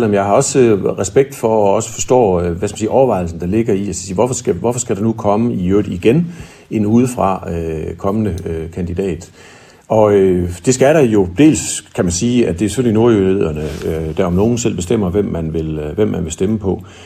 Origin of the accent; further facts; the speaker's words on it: Aarhus, Central Denmark Region, Denmark; also born or lived in Vestjylland; jeg kommer fra Aarhus og bor der med min kone og børn, så synes jeg, at der er nogle værdier og noget tænkning op i Nordjylland, som jeg godt kan stå indenfor, og som også flugter godt med den baggrund, jeg selv har fra Vestjylland.